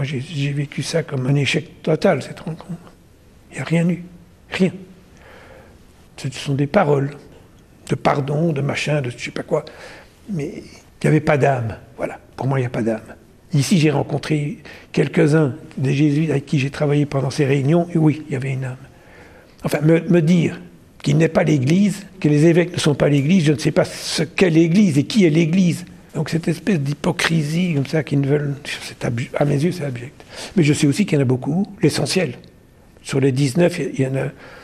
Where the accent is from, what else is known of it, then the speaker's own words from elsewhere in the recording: Brussels, Belgium; je viens de Bruxelles, donc je fréquente aussi des gens en Bruxelles